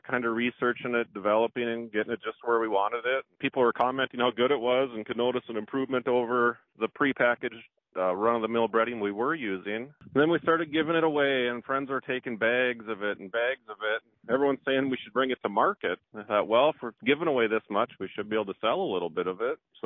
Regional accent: Fargo, North Dakota, United States; I'm from the Fargo area

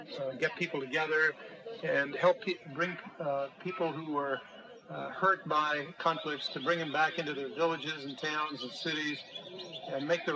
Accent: United States; For instance, I'm an American

